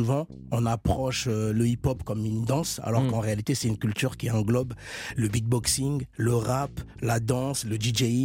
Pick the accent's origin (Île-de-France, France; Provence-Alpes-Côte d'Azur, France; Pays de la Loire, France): Île-de-France, France; Meaux; Dans le quartier où j'ai grandi, à Beauval, à Meaux